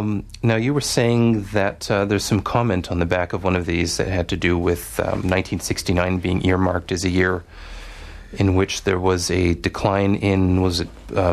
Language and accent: English; Montreal, Quebec, Canada; I grew up in Montreal, so I don't know what the radio formats are like here.